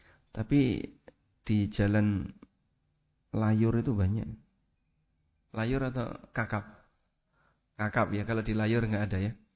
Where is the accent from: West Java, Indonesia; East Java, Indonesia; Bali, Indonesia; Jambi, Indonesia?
East Java, Indonesia; Lamongan; now in Yogyakarta, Indonesia; Setahu saya, seperti ini di Lamongan tuh gak ada. Jadi, saya gak punya pengalaman seperti ini di kampung kami ya. Saya melihat itu pertama setelah ke Jogja.